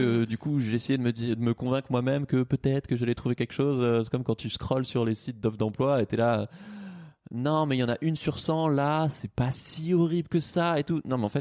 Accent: Toulouse, Occitanie, France; now in Paris, France; Moi, j'ai grandi à Toulouse.

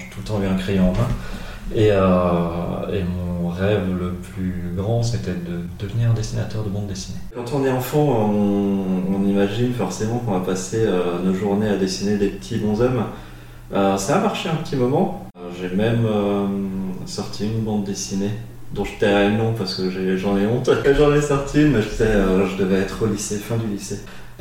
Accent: Mulhouse, Grand Est, France; moved away; Je suis parti de Mulhouse, dans ma vallée de Tann, toute perdue de la campagne, à la grande ville qu'est Strasbourg.

